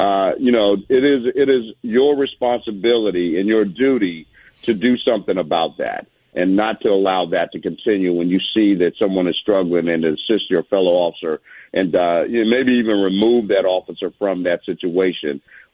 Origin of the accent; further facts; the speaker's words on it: the South, United States; I grew up in the South